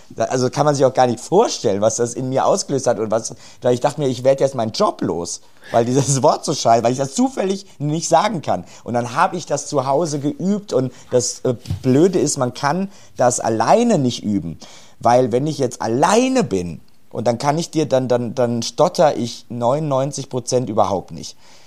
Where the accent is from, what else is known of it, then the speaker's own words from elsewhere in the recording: Cologne, North Rhine-Westphalia, Germany; Ne, ich bin ja aus der Hauptstadt. Ne, Köln ist ja die europäische Hauptstadt.